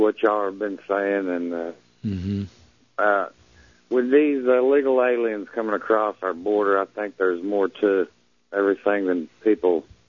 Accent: Irving, Texas, United States; born or raised there; also born or lived in Oklahoma

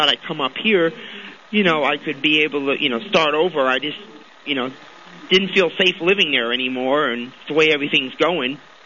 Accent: United States; now in Canada; See, I'm an American. I came up to Canada.

